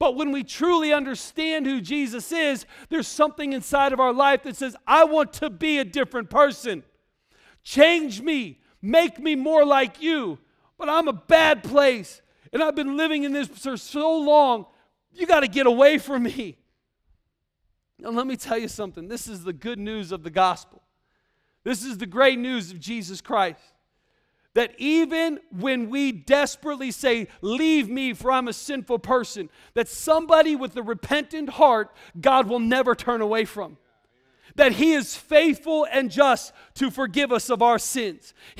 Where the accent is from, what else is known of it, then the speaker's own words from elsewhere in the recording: Iowa, United States; So I grew up in Iowa, which is, if you know this, man, the Hawkeye state is a wrestling state.